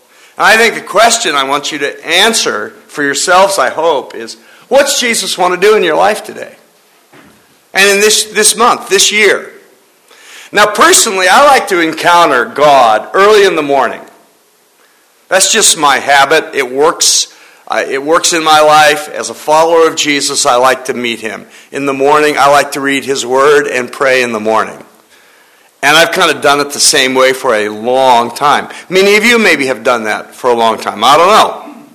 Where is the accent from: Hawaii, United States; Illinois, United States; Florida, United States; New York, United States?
Illinois, United States; Champaign-Urbana; That's not true. I'm actually from Champaign-Urbana, Illinois, and I think I told you that last week, but glad to tell you again.